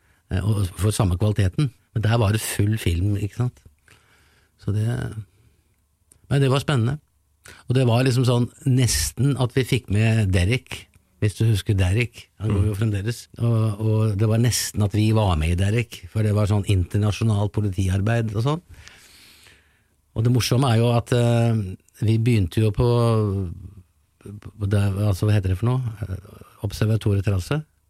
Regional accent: Larvik, Vestfold, Norway; Ja, så, som sagt så kom jeg da fra Larvik

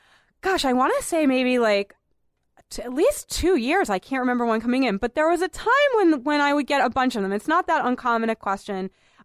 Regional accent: Boston, Massachusetts, United States; born or raised there

